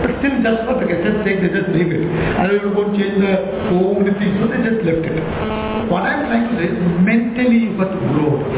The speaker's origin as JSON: {"language": "English", "town": "Chennai", "region": "Tamil Nadu", "country": "India", "tie": "born or raised there", "first_language": "Tamil", "second_language": "English", "said": "Originally, but I am born and brought up in Chennai. So I am more of a Tamilian. I can only speak Tamil. I can't read and write Tamil. But I can read and write and speak Tamil."}